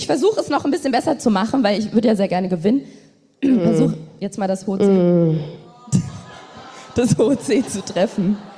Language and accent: German; Berlin, Germany; Bei uns in Berlin ist man ist morgens zur Schule gegangen, da hatte man Schule, dann hatte man Pause, hatte man wieder Schule, dann ist man nach Hause gegangen